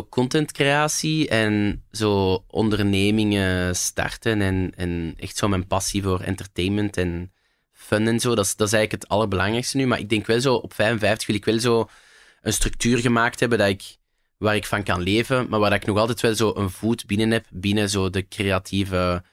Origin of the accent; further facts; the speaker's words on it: Overijse, Flanders, Belgium; now in Hoeilaart, Belgium; Ik ben heel fier om van Overijssel te zijn. Ik woon nu in Hoelaert, dat is eigenlijk net naast Overijssel.